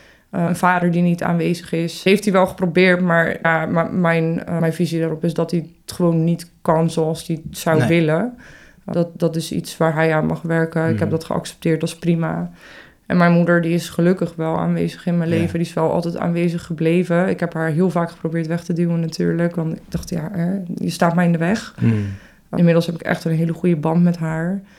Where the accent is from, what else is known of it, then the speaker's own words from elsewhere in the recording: Haarlem, North Holland, Netherlands; ik ben niet echt opgegroeid in Haarlem. Ik kom er wel vandaan.